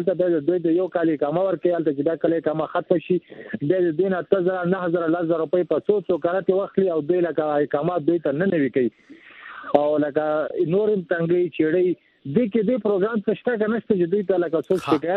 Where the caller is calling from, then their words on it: Pakistan; ما د پاکستان در سمندر ټلیفون کړی دی